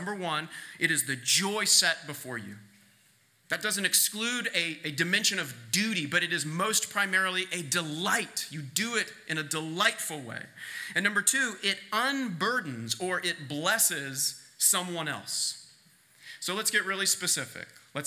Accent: Kansas, United States; So I grew up on Cottontail Court in southwest Kansas, a little cul-de-sac.

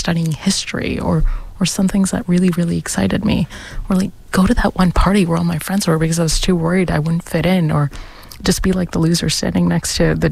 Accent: United States; And growing up in the States, I was also like, growing up in North America, I was always like super into hip hop

